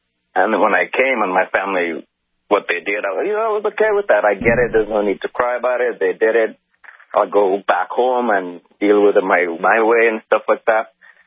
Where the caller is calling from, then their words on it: Canada; About 13 months ago, I lived in I'm calling from Canada. I lived in a different province